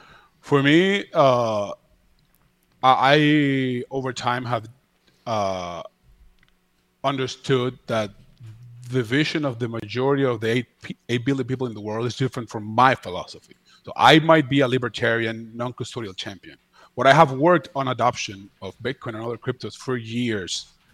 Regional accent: Venezuela; I come from Venezuela. We suffered hyperinflation.

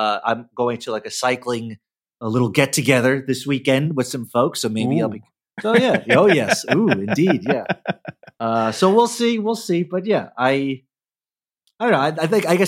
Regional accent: New York, United States; It was something like, oh yeah, I'm from New York. I'm used to like the 7 train and shootings or something like that.

